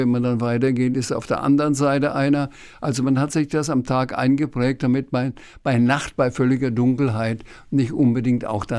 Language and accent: German; Schweinfurt, Bavaria, Germany; Ich bin in Schweinfurt geboren. Schweinfurt war eine Industriestadt und war eine der Städte in Deutschland, die am meisten und am häufigsten bombardiert wurden von den alliierten Flugzeugen.